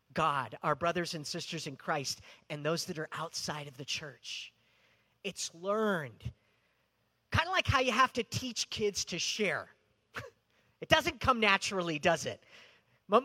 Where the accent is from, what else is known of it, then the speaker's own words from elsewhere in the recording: Rialto, California, United States; I grew up in Rialto, and where we lived was sort of, it was below where my elementary school was, kind of middle-income neighborhood, but above us, there was a large area of low-income housing